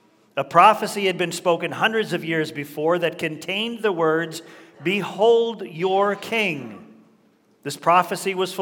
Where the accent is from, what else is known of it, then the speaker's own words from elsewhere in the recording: Canada; Now, as most of you know, I am proudly Canadian.